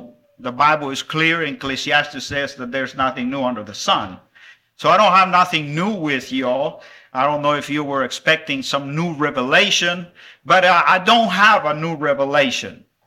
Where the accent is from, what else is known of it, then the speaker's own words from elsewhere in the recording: El Salvador; moved away; in 2003, at the end of 2003 is whenever I moved to Dublin from El Salvador. Some of you might not know, but I was born and raised in El Salvador, Central America, and found my way to Dublin in 2003.